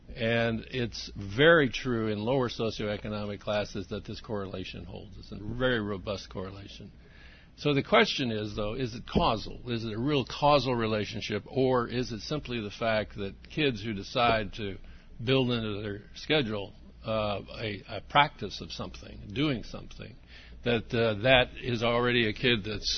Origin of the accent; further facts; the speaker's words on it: Glendale, California, United States; born there; I was born in Glendale and had the deep pleasure of doing my graduate work at Caltech